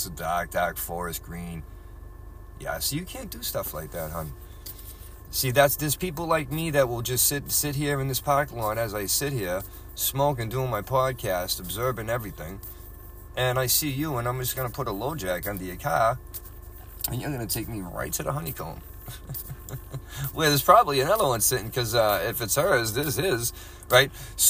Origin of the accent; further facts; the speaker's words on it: Boston, Massachusetts, United States; And I'm from Boston. This is how we fucking talk.